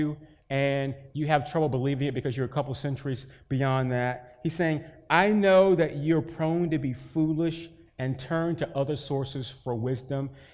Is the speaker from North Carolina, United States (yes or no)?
yes; Durham, North Carolina, United States; My grandma, so I grew up in Durham, North Carolina. My grandma lived in the country, grew up and lived in the country of Chapel Hill